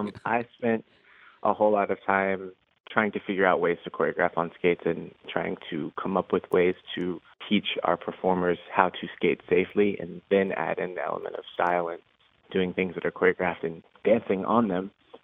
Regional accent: Memphis, Tennessee, United States; also born or lived in Cincinnati; Yes, I was born in Cincinnati. I have pretty strong roots in Cincinnati. I would say that I was raised in Memphis, Tennessee, and that's where people usually call me as being from.

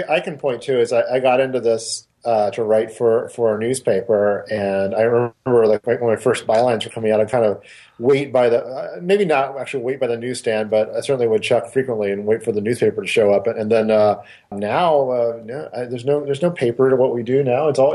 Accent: Dayton, Ohio, United States; or even when I was growing up in Dayton, Ohio for a while, two film critics

